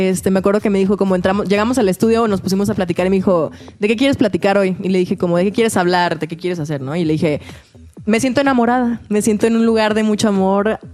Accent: Ciudad Juárez, Chihuahua, Mexico; pues realmente yo soy de Ciudad Juárez.

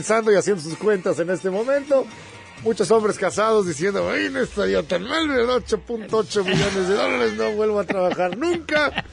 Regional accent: Mexico; Bueno, somos mexicanos

